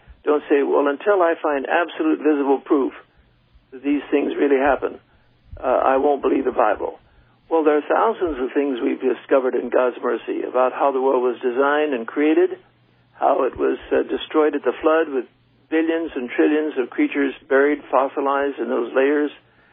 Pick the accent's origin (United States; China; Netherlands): China; I was raised in China and lived there as a boy back in the 1920s.